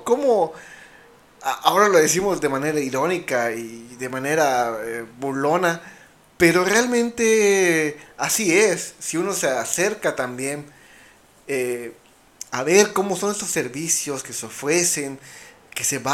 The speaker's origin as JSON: {"language": "Spanish", "country": "Mexico", "said": "con ese pasado místico, mágico, que como mexicanos compartimos"}